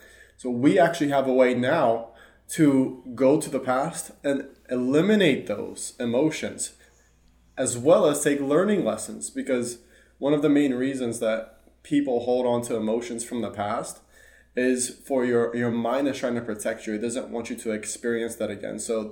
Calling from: Austin, Texas, United States; Yeah, I'm tuning in from Austin, Texas.

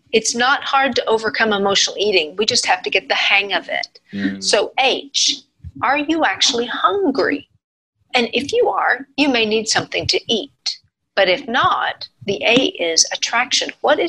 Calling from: Arlington, Texas, United States; Hi, Dr. Shields. I'm from Arlington, Texas, and I'm doing great.

